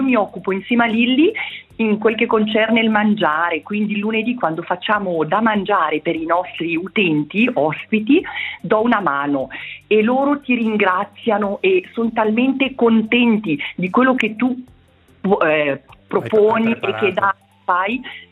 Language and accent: Italian; Agno, Ticino, Switzerland; now in Novaggio, Switzerland; io sono cresciuta ad Agno e lo ammetto, il mio cuore batte ancora per Agno. Vivo a Novaggio, dove mi trovo bene, però Agno ce l'ho nel cuore.